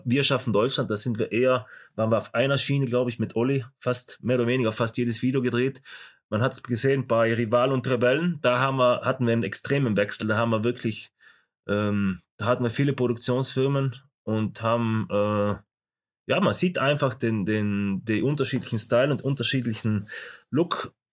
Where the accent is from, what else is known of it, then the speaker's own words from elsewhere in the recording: South Tyrol, Italy; Wir sind Südtiroler, Freunde.